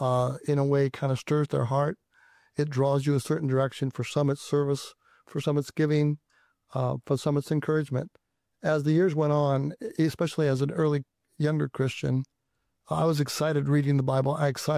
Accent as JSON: {"language": "English", "town": "Omaha", "region": "Nebraska", "country": "United States", "tie": "born or raised there", "said": "I grew up in the Omaha area and did not grow up in a home that was active spiritually."}